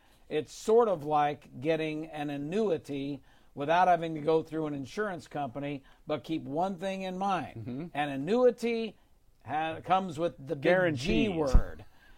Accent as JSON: {"language": "English", "region": "California", "country": "United States", "said": "moving out of places like California for that and many, many other reasons that I won't get into since I'm a Californian."}